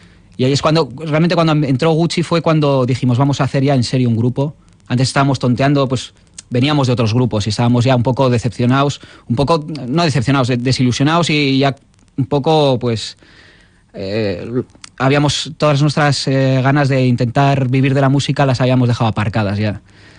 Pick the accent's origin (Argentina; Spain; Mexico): Spain; Bilbao, Basque Country; somos de Bilbao